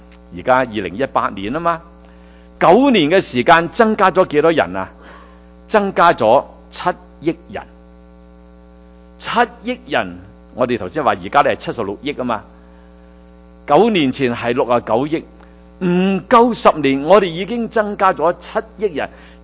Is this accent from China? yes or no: yes; China; 我们中国人为什么有机会能够可以这样敬拜呢？